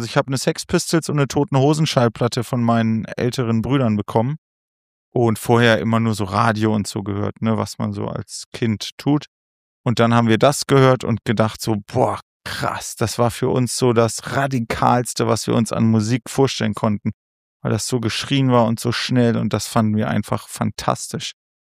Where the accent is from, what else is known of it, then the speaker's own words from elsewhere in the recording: Göttingen, Lower Saxony, Germany; Wir kommen ja eigentlich aus Göttingen, gab es und gibt es eine große linke Szene. Da muss man sagen, wir sind da im Grunde sehr behütet aufgewachsen.